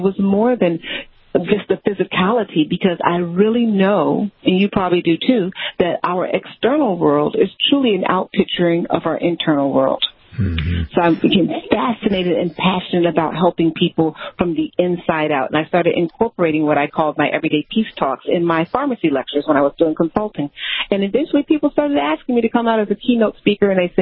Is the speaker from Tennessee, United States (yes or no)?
no; Chicago, Illinois, United States; dirty of me from the south side of Chicago.